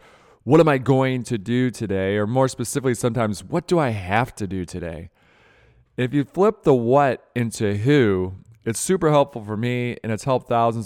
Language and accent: English; Michigan, United States; so growing up in Michigan, our next door neighbors were the Libbys